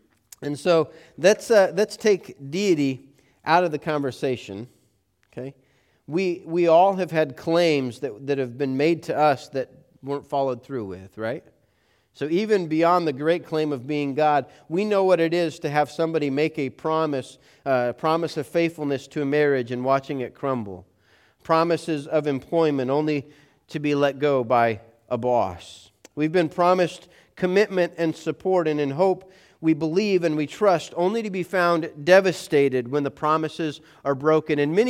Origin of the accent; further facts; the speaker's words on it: Colorado Springs, Colorado, United States; I grew up in Colorado Springs.